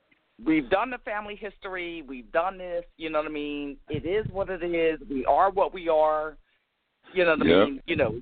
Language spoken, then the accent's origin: English; Camden, New Jersey, United States; You know, growing up in Camden, we didn't.